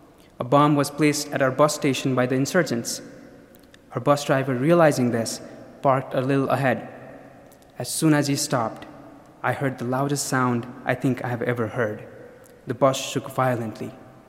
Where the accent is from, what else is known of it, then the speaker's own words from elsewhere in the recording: Nepal; also born or lived in Kathmandu; family decided to move to capital Kathmandu, which was the safest city in Nepal. I was taken away from my hometown that was so dear to me.